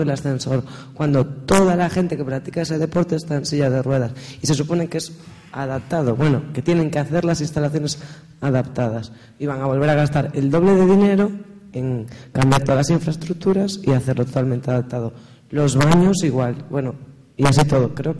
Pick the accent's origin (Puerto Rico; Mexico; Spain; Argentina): Spain; Vigo, Galicia; yo soy de Vigo, entonces no puedo... decir en Coruña